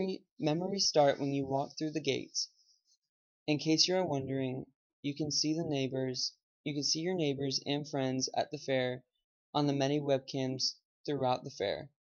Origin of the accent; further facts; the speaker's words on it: California, United States; I grew up in Orange County, and as a kid, I always looked forward to attending the county fair with my grandparents, parents, cousins, and friends.